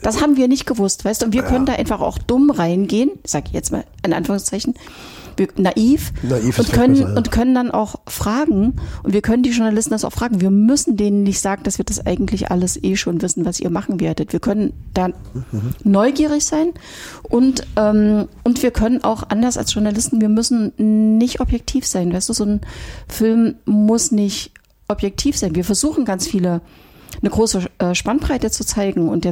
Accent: East Germany, Germany; Weil ich bin in der DDR aufgewachsen.

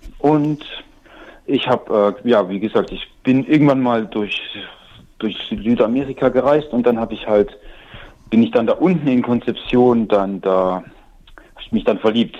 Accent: East Germany, Germany; now in Cologne, Germany; Und hier, also in Deutschland bin ich natürlich, ich bin hier aufgewachsen, ich bin geboren in der DDR. Und dann bin ich mit Anfang 20 bin ich dann nach Köln gekommen

